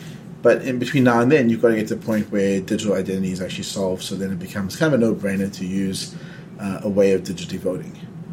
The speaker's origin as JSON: {"language": "English", "country": "South Africa", "tie": "born or raised there", "said": "And I'm from South Africa. I grew up under apartheid."}